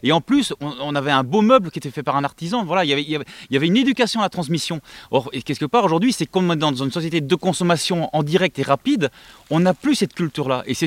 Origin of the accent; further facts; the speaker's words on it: Nouvelle-Aquitaine, France; Enfin, moi, je viens de Dordogne